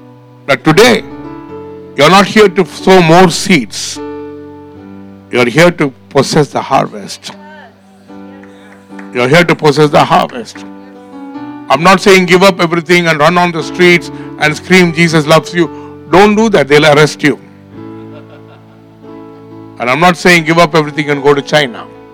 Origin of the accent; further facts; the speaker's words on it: India; English is a second language; I come from India.